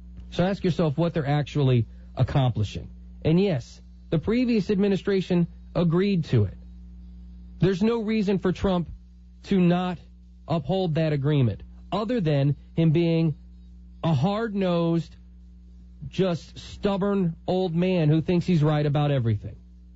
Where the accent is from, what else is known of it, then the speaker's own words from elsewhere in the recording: the South, United States; I'm from the South. I'm from the South.